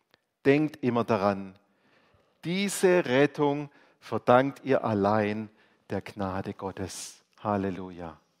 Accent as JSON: {"language": "German", "town": "Stuttgart", "region": "Baden-Württemberg", "country": "Germany", "said": "Ich habe in einer anderen Stadt gelebt. Also ich komme aus Stuttgart, habe in Mainz studiert."}